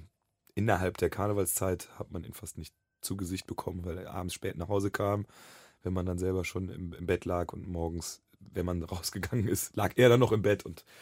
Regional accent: Cologne, North Rhine-Westphalia, Germany; born there; wir dann aus Köln wegziehen mussten, auch nach Grevenbruch, nichts gegen Grevenbruch, falls es Hörer aus Grevenbruch gibt, aber wenn man als gebürtiger Kölner dann quasi gezwungenermaßen den Niederrhein heraufgezogen wird, dann ist es schwierig.

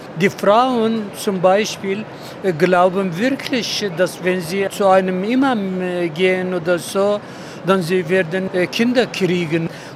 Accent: Kirkuk, Kirkuk Governorate, Iraq; German is a second language; In Kirkuk, wir sprechen 4-5 Sprachen. Ja. Ich bin Araber, ja, aber wir sprechen Türkisch, wir sprechen Kurdisch, Syrisch.

